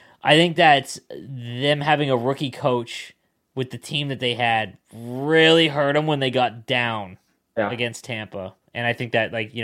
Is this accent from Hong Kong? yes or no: no; Canada; also born or lived in United States; I'm a Canadian. Leave me alone. It's been a while since I've lived in the States.